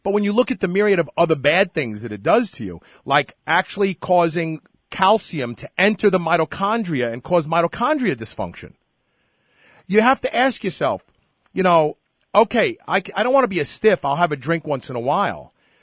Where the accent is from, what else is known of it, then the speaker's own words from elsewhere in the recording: New York, United States; Imbibing was required for most of us growing up in New York back then.